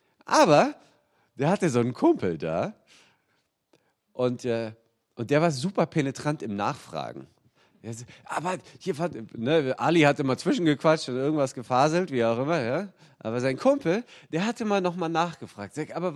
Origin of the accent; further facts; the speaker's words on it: Berlin, Germany; Man hört es aber vielleicht auch, ich bin weder aus Bayern noch gebürtig aus Baden-Württemberg. Meine Familie kommt ursprünglich aus Berlin und da bin ich auch aufgewachsen.